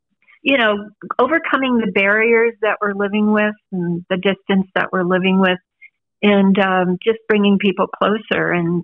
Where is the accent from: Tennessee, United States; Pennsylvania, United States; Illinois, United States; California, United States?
California, United States; also born or lived in Boston / Hawaii; come back to California, where I'm from. And I wasn't born here. I was born in Boston, but lived my life in California